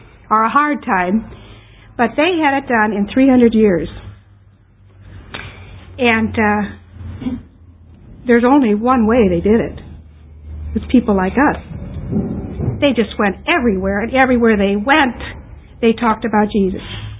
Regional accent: United States; now in Australia; probably noticed by my accent that I'm a little different. And you Australians, you can pick it so fast. It seems that all I have to do is clear my throat and somebody says, oh, you're an American. I don't even have to say anything. But I am from America.

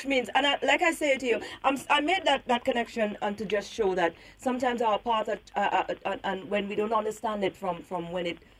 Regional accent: Grenada; even in my era growing up in Grenada

